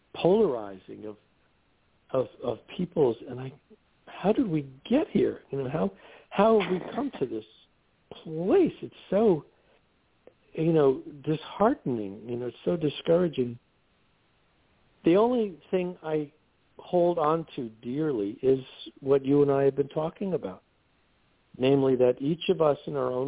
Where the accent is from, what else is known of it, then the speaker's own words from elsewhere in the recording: New York, United States; I'm a New Yorker, okay? I grew up in New York, and my background is Jewish